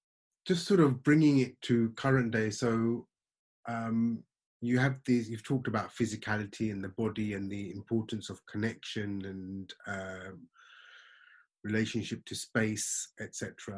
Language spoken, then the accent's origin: English; Brazil; Being from Brazil, born and brought up in Brazil